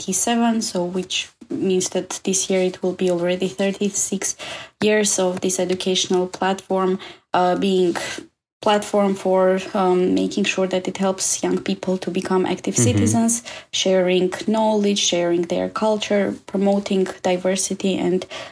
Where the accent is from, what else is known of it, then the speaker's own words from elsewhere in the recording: Armenia; I am originally from Armenia